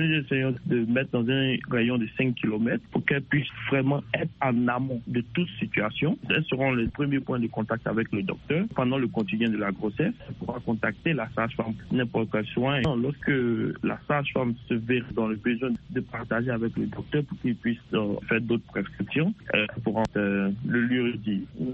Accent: Côte d’Ivoire

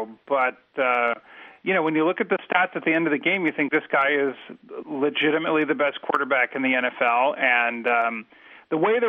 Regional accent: Cleveland, Ohio, United States; And my hometown Cleveland Browns might be next up on the list.

